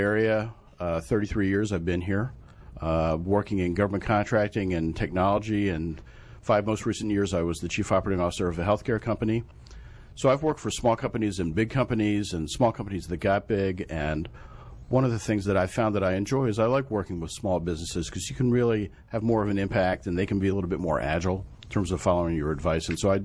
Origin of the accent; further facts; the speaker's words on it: Levittown, Pennsylvania, United States; So I grew up in a little town called Levittown, Pennsylvania.